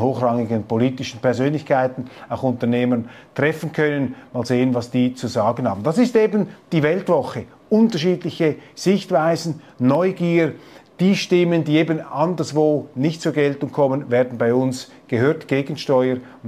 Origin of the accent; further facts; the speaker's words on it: Switzerland; als Schweizer